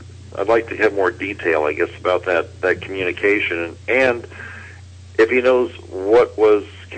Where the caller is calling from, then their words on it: Phoenix, Arizona, United States; I'm calling from Phoenix.